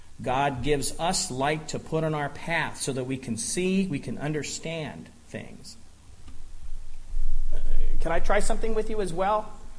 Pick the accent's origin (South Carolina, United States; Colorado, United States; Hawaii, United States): Colorado, United States; Denver; I grew up in Denver, and kind of a favorite field trip was to go down to the Denver Mint.